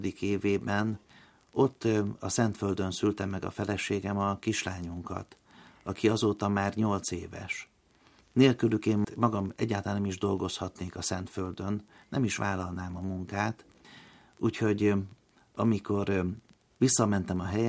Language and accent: Hungarian; Hungary; now in Middle East; Én ezt magyarként, illetőleg a Magyar Művészeti Akadémia tagjaként, és a magyarországi keresztény közösséggel együtt élem át sikerként.